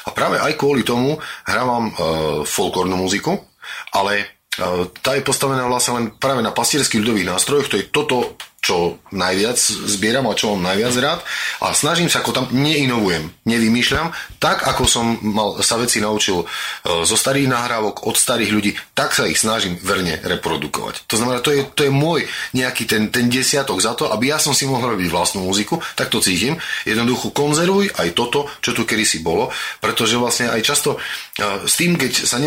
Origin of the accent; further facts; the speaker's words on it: eastern Slovakia, Slovakia; Ja som z východu, ja som z východných kopcov